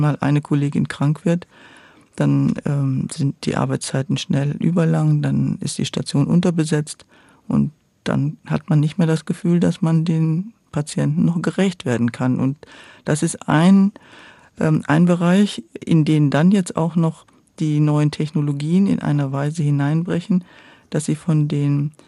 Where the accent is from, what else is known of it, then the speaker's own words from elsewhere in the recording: Duisburg, North Rhine-Westphalia, Germany; Ich komme ja aus Duisburg eigentlich